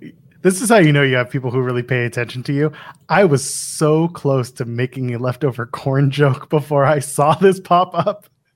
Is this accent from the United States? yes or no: no; Canada; No, I'm Canadian. We got that out of our system in the fifth grade.